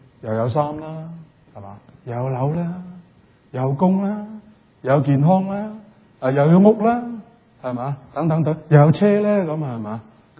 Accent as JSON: {"language": "Cantonese", "country": "Canada", "said": "或者呢這個就是我們加拿大人很多人的心聲，可以這樣說"}